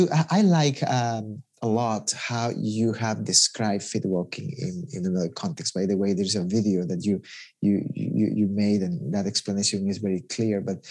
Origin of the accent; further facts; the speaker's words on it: Ecuador; I mean, I'm from Ecuador